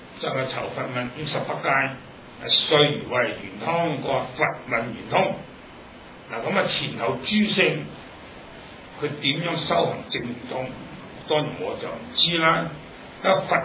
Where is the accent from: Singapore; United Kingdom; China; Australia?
China; 嗱，我哋中国人喜欢简略。